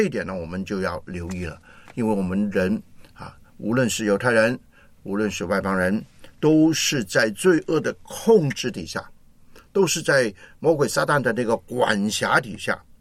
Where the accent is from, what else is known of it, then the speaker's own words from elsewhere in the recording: China; 那么我们中国人呢就很厉害的，最爱讲面子的